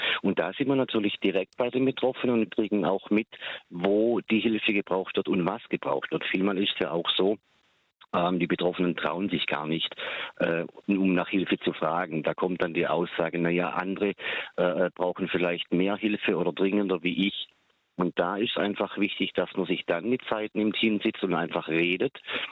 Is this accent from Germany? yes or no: yes; Baden-Württemberg, Germany; accent: Baden dialect; Ich in unserem Badischer Dialekt schreiben, nicht reden, einfach machen.